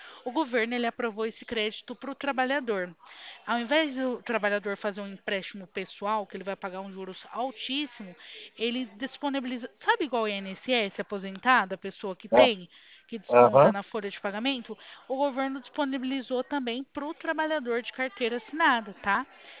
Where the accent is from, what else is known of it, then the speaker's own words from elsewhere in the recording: Bebedouro, São Paulo, Brazil; Olha, eu sou aqui de Bebedouro, São Paulo.